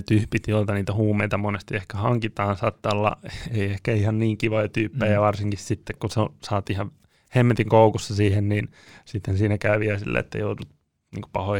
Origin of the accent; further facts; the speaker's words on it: Sastamala, Pirkanmaa, Finland; now in Vantaa, Finland; itsehän olen Sastamalasta kotoisin, joka on vähän pienempi paikkakunta